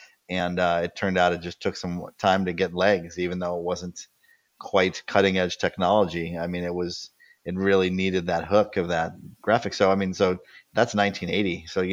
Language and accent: English; Chicago, Illinois, United States; So I'm a Chicagoan, born and bred, and I have basically lived in Chicago most of my life at this point. So I'm definitely a Midwesterner